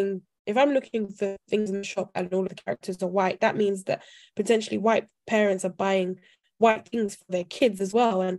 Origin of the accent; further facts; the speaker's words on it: Nigeria; I'm Nigerian. I'm the firstborn Nigerian girl in a Nigerian household.